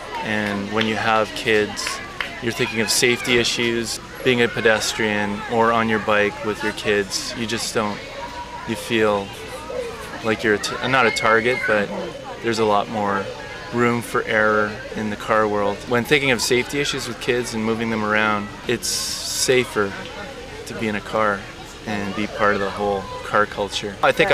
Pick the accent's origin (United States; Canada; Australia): Canada; Montreal, Quebec; also born or lived in Toronto; now in Hamilton, Canada; I'm from Montreal, and I live in Hamilton. We were living in Toronto